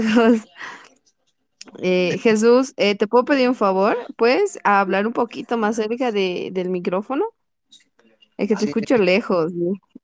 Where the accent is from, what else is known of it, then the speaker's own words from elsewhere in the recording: Bolivia; Ah, yo soy de Bolivia.